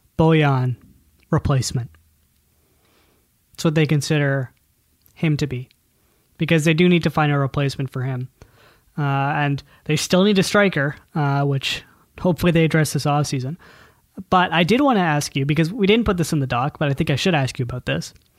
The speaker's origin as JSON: {"language": "English", "region": "Scotland", "country": "United Kingdom", "said": "God, I'm Scottish."}